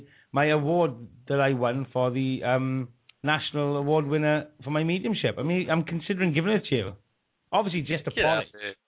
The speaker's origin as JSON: {"language": "English", "region": "Wales", "country": "United Kingdom", "said": "Well, I must say, I'm purebred Welsh, through and through. Mum and dad are Welsh, grandparents both sides are Welsh."}